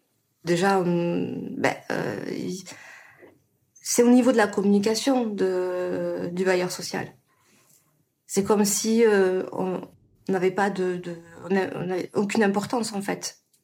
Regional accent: France; born there; je suis née à Bellefontaine. Mmh. Donc un quartier encore, une fois, qui a été démoli et en reconstruction.

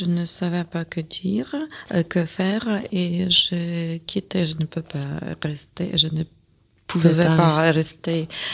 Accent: Ukraine; French is a second language; moved away as an adult; J'ai resté chez moi en Ukraine quand la guerre a commencé. J'ai resté chez moi pendant 2 semaines, mmh. en attendant peut-être que ça peut finir.

